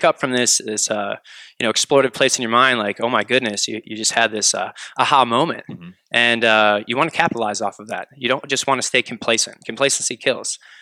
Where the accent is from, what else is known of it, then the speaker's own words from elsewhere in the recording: Brook Park, Ohio, United States; I'm originally from Brook Park.